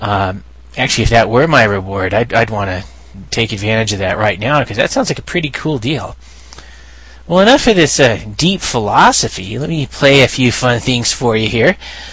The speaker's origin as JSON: {"language": "English", "town": "Hayward", "region": "California", "country": "United States", "tie": "born or raised there", "said": "Hey, I spent most of my life growing up in Hayward, California there, so a fellow homeboy"}